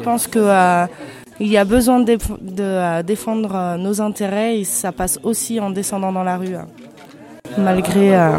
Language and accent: French; Angers, Pays de la Loire, France; Moi, je viens d'Angers.